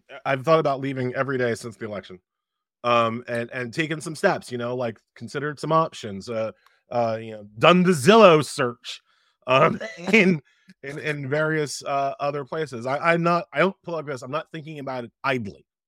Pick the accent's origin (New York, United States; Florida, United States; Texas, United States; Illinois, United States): New York, United States; Queens; born there; my father's an immigrant, he's from Haiti, but, you know, I was born in Queens.